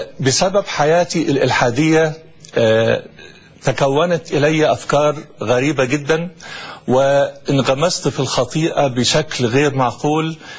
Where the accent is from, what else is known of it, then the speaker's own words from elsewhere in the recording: Egypt; من مصر. نشأت في عائلة مسلمة محافظة.